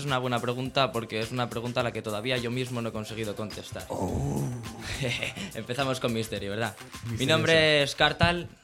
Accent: Ourense, Galicia, Spain; accent: Galician; De las Galias, Ourense.

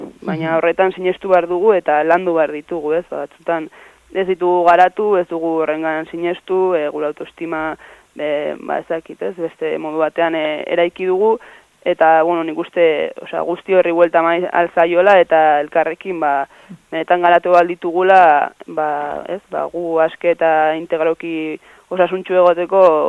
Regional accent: Pamplona, Navarre, Spain; hemen Iruñekoa naiz

